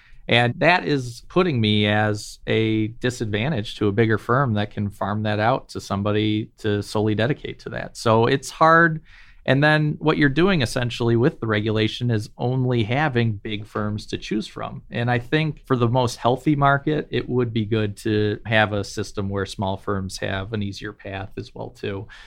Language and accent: English; Ann Arbor, Michigan, United States; I mean, and I grew up in Ann Arbor, so I was there for 23 years